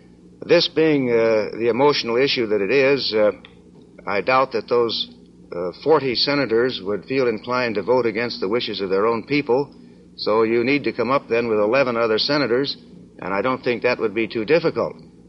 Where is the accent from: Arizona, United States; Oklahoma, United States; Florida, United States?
Arizona, United States; No, just that I'm a Republican from Arizona, and I don't think it's an Arizonan's business to mix up in the primaries of another state.